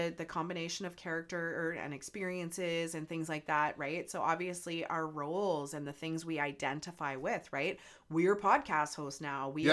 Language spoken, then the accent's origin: English; Canada; like Canadian, we're Canadian